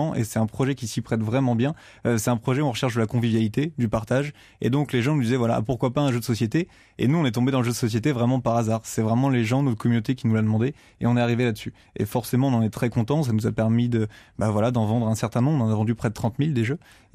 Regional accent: Rennes, Brittany, France; puisqu'on est originaire de Rennes, pour nous c'est notre bassin

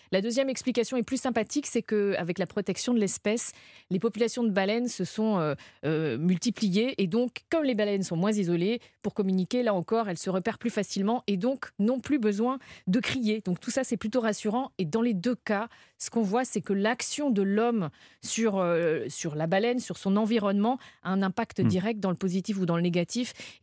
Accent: Brittany, France; C'est le petit effet pour un immense navigateur qui vit dans le Finistère, là où j'ai grandi.

